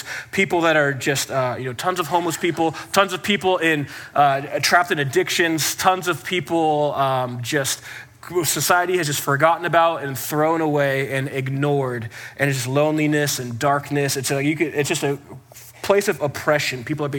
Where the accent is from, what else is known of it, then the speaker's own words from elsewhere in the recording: California, United States; Now, I grew up in the Bay Area. I'm a huge Golden State Warriors fan